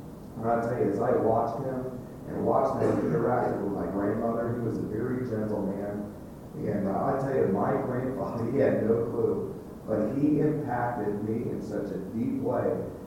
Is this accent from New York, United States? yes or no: no; Atlanta, Georgia, United States; I grew up in Atlanta, Georgia.